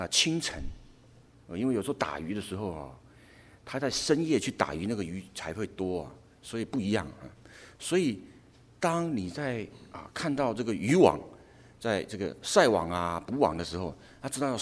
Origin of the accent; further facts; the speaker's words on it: Hualien, Hualien County, Taiwan; 我是花莲人啊，我从小生长在花莲。花莲是大家知道是一个比较乡下的地方，然后可是呢风景很漂亮，依山傍水啊，我从小就在那个环境长大